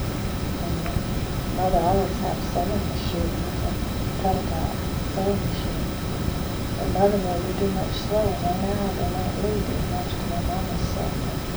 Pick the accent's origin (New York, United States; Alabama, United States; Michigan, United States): Alabama, United States; also born or lived in Georgia; That's the one we moved into when we come from Alabama to Georgia.